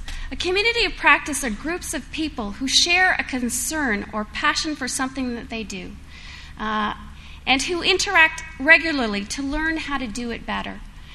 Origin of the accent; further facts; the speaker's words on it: Ontario, Canada; I'm from Ontario and near Toronto, so very close to the epicenter of SARS.